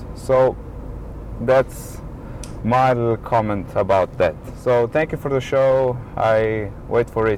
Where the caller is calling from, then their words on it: Slovenia; Hey, guys. … I'm recording from Slovenia.